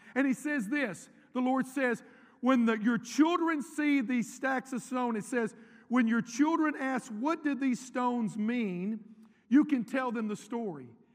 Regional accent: Nashville, Tennessee, United States; born there; I was born in Nashville, Tennessee, January 23rd, and my mom said, it was a blizzard that day.

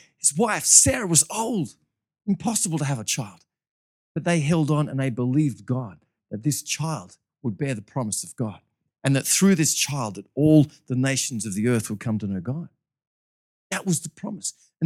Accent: Australia; I'm an Aussie, an optimistic Aussie.

